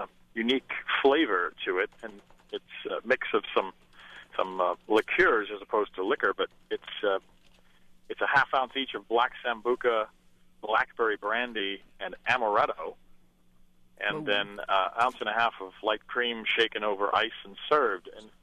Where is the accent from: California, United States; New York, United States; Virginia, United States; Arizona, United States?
New York, United States; So I'm from New York, and they do all kinds of strange stuff out there, of course.